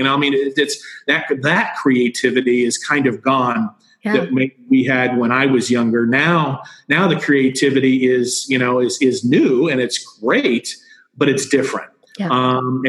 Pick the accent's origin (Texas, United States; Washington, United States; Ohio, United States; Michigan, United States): Ohio, United States; Upper Arlington; growing up in Upper Arlington, it's a huge holiday, big parade, everything like that.